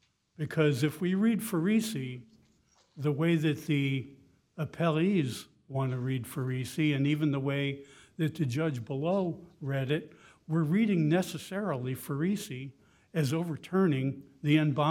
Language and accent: English; Tallahassee, Florida, United States; May it please the court … from Tallahassee, Florida.